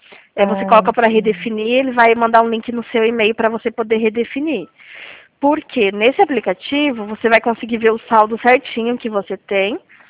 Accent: Sorocaba, São Paulo, Brazil; Eu sou aqui de Sorocaba, interior de São Paulo.

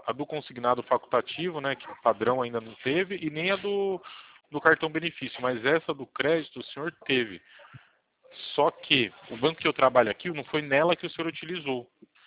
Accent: Itu, São Paulo, Brazil; Itu, São Paulo, interior, São Paulo.

